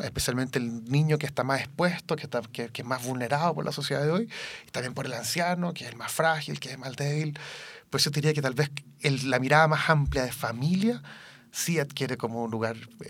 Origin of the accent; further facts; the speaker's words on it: Chile; Es un tema que yo creo que nos cuestiona mucho como sociedad chilena